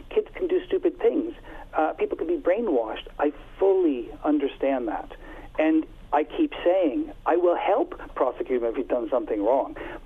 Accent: Canada; as any other Canadian who's listening to this story. I've lived here, but boy, everyone knows me as a Canadian.

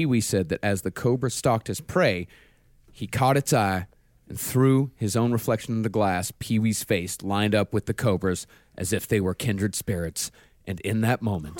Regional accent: Texas, United States; growing up in Texas, Hanit's probably the most likely one out of those.

